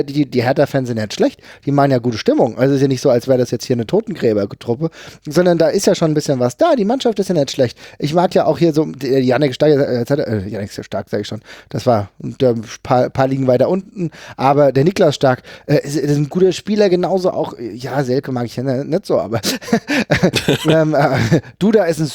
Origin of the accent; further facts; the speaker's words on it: Frankfurt, Hesse, Germany; ich bin als Frankfurter jetzt nicht der größte Mainz-Sympathisant